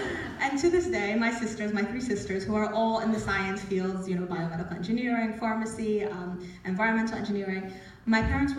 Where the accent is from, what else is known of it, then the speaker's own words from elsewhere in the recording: New Jersey, United States; trying to figure things out as we grew up in New Jersey, my sister and I.